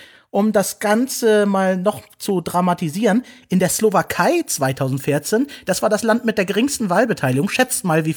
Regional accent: Turkey; Ich bin Türke.

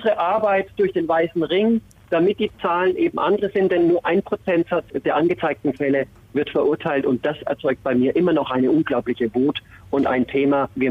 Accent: Nuremberg, Bavaria, Germany; ich grüße in meine Heimat Nürnberg.

